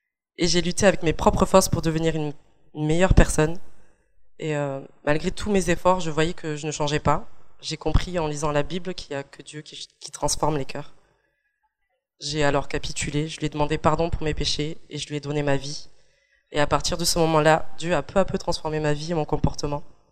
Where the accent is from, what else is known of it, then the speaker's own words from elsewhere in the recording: Toulouse, Occitanie, France; j'ai 24 ans et je suis originaire de Toulouse. J'ai deux grands frères et on a grandi dans une famille protestante réformée malgache.